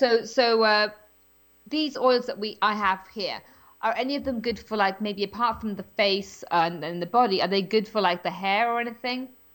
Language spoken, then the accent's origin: English; England, United Kingdom; But, you know, I'm from England, so I drink my tea nice and strong